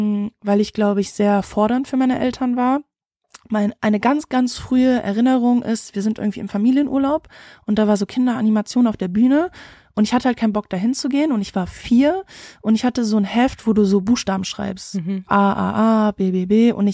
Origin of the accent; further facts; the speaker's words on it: North Rhine-Westphalia, Germany; bin auch aus NRW